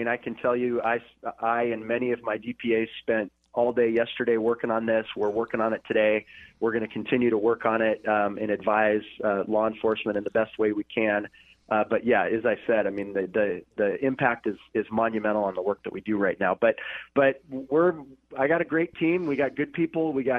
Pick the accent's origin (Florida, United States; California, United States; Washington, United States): Washington, United States; You know, I'm from Snohomish County. I'm representing Snohomish County, so I'm not going to comment on that.